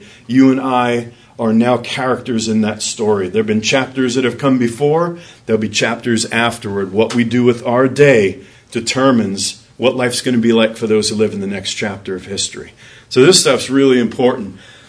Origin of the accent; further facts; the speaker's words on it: Long Island City, New York, United States; moved away; If I want to go to my house where I grew up in Long Island City from the Chambers Street station, there's a certain train that I would have to take.